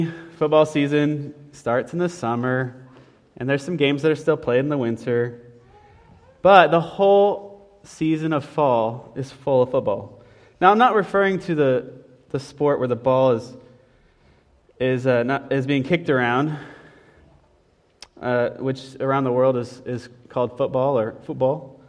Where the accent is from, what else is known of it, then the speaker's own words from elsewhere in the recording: Indiana, United States; Growing up in Indiana, I had lots of fun memories of the fall.